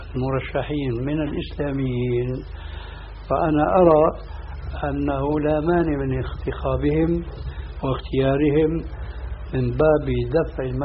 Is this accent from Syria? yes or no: yes; Syria; قد جربوا الحياة البرلمانية سنين طويلة قديما عندنا في سوريا